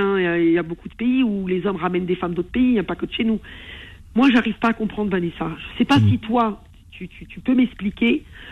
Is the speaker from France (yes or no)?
no; Algeria; non, je suis algérienne.